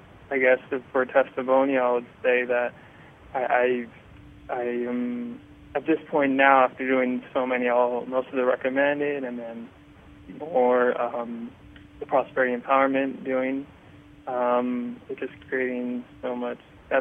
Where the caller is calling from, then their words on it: Georgia, United States; I'm calling from Georgia.